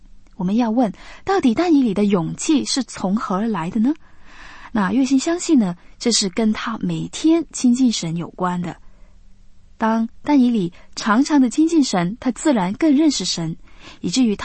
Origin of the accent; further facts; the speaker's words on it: China; 我们中国人呢也有句话说啊，就是君无戏言啊